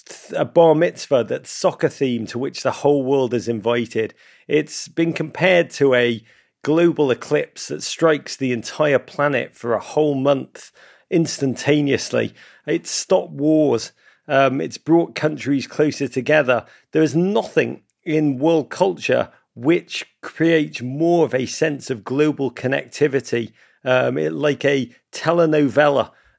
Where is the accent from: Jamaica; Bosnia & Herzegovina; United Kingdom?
United Kingdom; Liverpool, North West England; now in United States; And do not let my accent fool you, dear listeners. I do come from Liverpool, but I cheer from America.